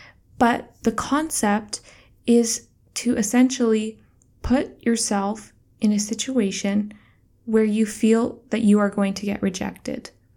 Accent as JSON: {"language": "English", "country": "Canada", "moved": "yes", "lives_now": "Bali, Indonesia", "said": "Right now, I'm in Bali, Indonesia. I am from Canada, but I've been living here 4 months."}